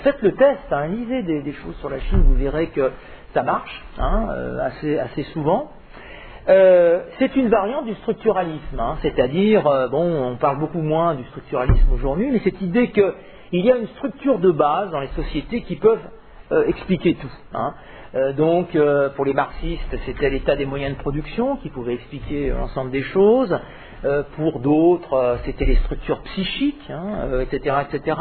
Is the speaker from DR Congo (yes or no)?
no; France; nous on est Français. peut-être un peu européens aussi.